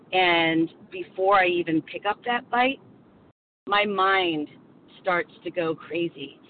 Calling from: Pennsylvania, United States; Good morning. … from Pennsylvania

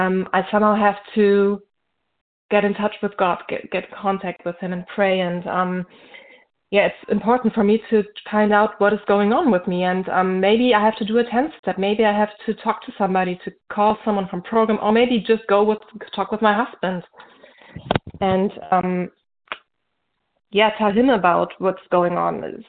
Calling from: Germany; English is a second language; I'm calling from Germany.

